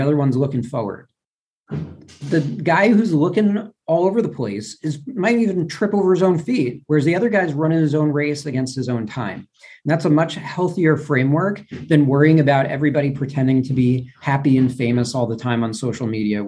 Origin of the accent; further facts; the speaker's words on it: New York, United States; The housing prices on the coast, and I'm from New York originally, are absurd.